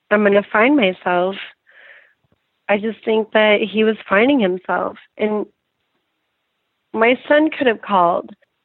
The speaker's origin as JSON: {"language": "English", "town": "Reno", "region": "Nevada", "country": "United States", "tie": "born or raised there", "said": "And so I grew up in Reno. I did unconventional stuff, like growing up here, like it was a party city."}